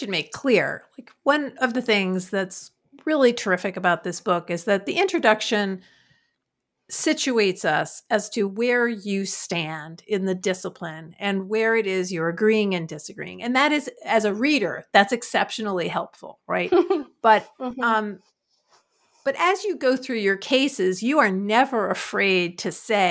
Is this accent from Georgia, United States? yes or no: no; Queens, New York, United States; I'm from Queens. So it's like, that's what we do.